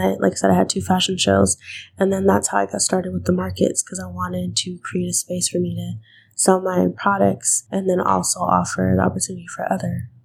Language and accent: English; Tacoma, Washington, United States; Born and raised in Tacoma, Washington.